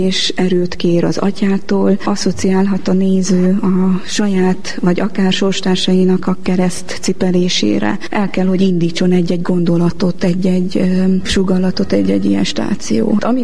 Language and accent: Hungarian; Corund, Harghita, Romania; Ott Korondon ugye katolikusnak neveltek a szüleim, hiszen a falu katolikus maradt a sok-sok református község közepette.